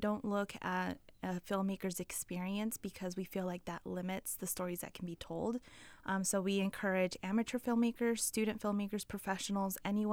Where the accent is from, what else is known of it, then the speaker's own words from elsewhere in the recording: Fresno, California, United States; people say, oh, you're from California, so you must be from the beach. And I go, oh, no, I'm from Fresno.